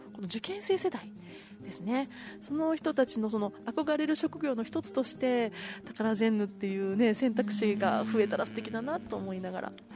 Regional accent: Shiga, Japan; 滋賀県出身なんですけども、なので私は

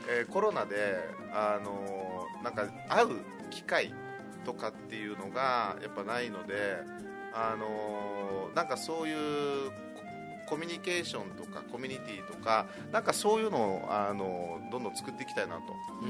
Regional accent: Tomigusuku, Okinawa, Japan; あ、豊見城市ですね。

